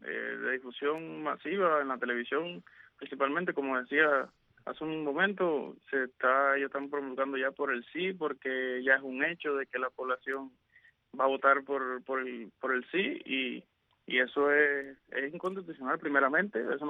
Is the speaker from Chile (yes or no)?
no; Cuba; Nosotros como ciudadanos cubanos